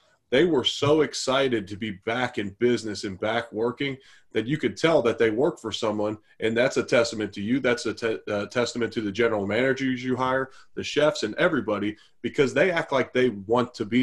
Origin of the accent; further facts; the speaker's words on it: Cincinnati, Ohio, United States; now in Louisville, United States; I'm 34 years old. It's been around since I've been born, and I grew up in Cincinnati.